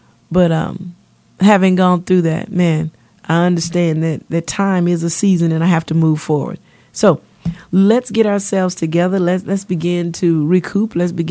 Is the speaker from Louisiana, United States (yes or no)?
yes; Louisiana, United States; I was sharing with you guys how I was raised up in Louisiana. I was born in Louisiana, and how the little lady at the country store had terms of endearment for me and my sister.